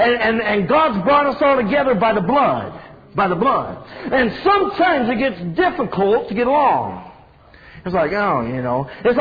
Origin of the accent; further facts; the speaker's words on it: California, United States; Now, you got to understand, I grew up in California. Okay?